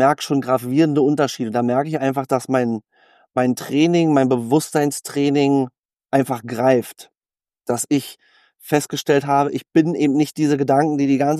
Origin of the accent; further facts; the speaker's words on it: Berlin, Germany; ich bin Berliner, ja, freie Schnauze